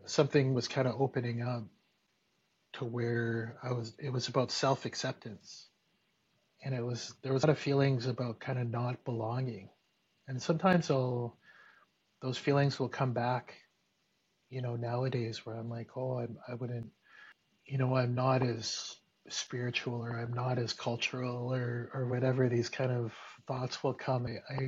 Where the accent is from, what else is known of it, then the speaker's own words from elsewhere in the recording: Kenora, Ontario, Canada; It seemed like there was not as many other nationalities or other cultures. Kenora had kind of, you know, settlers and then indigenous people